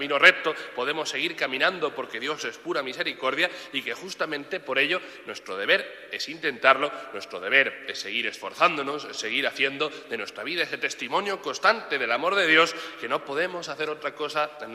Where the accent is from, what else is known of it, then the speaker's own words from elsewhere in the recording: Méntrida, Castilla-La Mancha, Spain; querría encomendar especialmente también a mi pueblo, a Méntrida